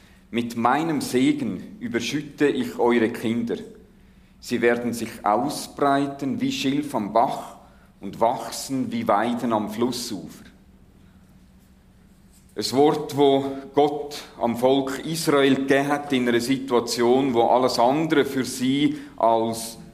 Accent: Switzerland; Aber wir haben Wasser. Es gibt nie so viele Wasserquellen wie da bei uns in der Schweiz. Das Wasserschloss von Europa.

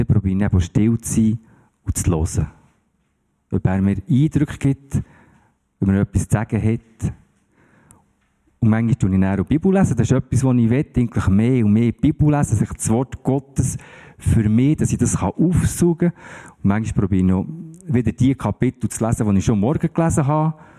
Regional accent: Switzerland; Ich bin Schweizer, ich bin auch hier gross geworden.

